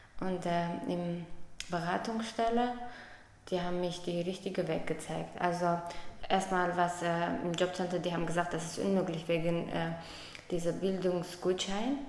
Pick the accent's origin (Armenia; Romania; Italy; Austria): Armenia; German is a second language; moved away as an adult; now in Germany; Ich bin jetzt 32 Jahre alt. Ich bin in Armenien geboren. Da habe ich meinen Schulabschluss und meine Ausbildung abgeschlossen. Und seit 10 Jahren bin ich in Deutschland.